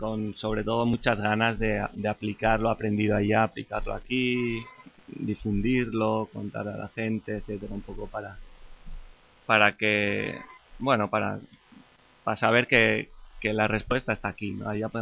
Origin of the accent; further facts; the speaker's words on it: Basque Country, Spain; Yo soy, por ejemplo, del País Vasco